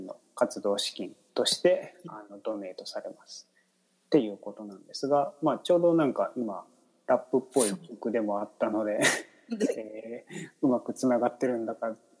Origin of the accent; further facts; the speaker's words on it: Saitama, Japan; 海なし県の海なし県の埼玉の出身で、